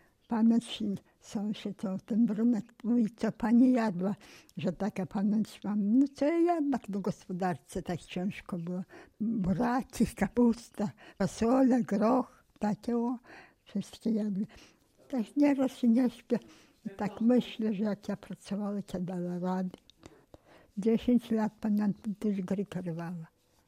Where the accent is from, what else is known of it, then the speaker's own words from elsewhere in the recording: Sokółka, Podlaskie Voivodeship, Poland; bo u nas w Sokółce taki był lekarz, jak wyrostek.